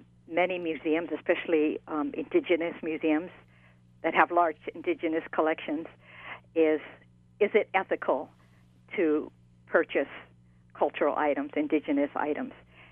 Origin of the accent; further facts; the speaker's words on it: Hawaii, United States; What we think, and I'm Native Hawaiian, think they should do is to put them in the public domain through museums.